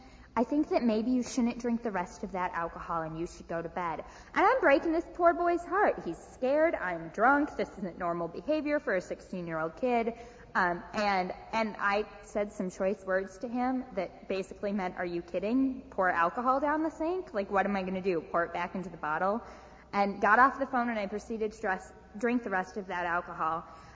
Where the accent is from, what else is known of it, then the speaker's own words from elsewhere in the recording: Des Moines, Iowa, United States; also born or lived in Minneapolis; I recently moved here, 2 months ago actually, from Minneapolis, Minnesota. I'm originally from Des Moines.